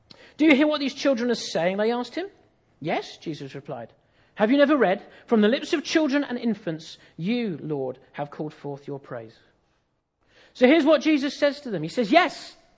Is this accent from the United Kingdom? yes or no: yes; East of England, United Kingdom; I come from East Anglia, right? It's the same. You'd never want to go back.